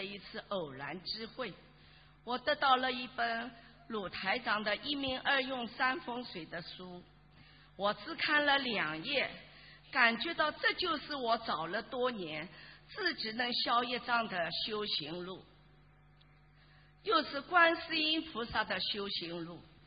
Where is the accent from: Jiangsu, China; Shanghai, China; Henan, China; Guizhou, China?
Shanghai, China; 我来自上海的同修，1991年一张观世音菩萨的照片把我领进了佛门，